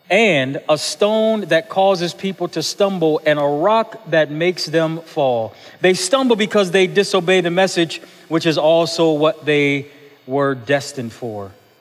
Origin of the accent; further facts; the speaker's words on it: Buffalo, New York, United States; about three blocks away from where I grew up on the east side of Buffalo. I grew up on Herman Street, three blocks to the west, Johnson Street.